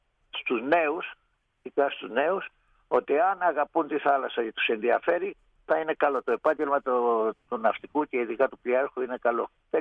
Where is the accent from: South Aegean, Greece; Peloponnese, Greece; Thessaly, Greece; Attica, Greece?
Peloponnese, Greece; Kranidi; now in Ligourio, Greece; εγώ είμαι από το Κρανίδι, η καταγωγή μου είναι από το Κρανίδι, ναι. Αναμένω στο Λιγούριο, η γυναίκα μου είναι από εδώ και μένω εδώ.